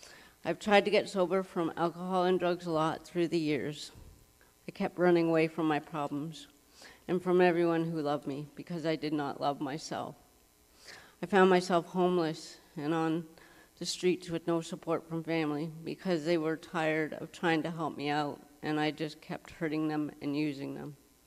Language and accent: English; Inuvik, Northwest Territories, Canada; now in London, Canada; I am originally from Inuvik, Northwest Territories. I reside in London, Ontario. I got adopted out of Inuvik to a couple from Nova Scotia.